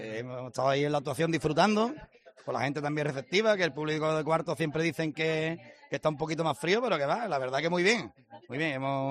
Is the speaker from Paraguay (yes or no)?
no; Chiclana de la Frontera, Andalusia, Spain; que yo soy de Chiclana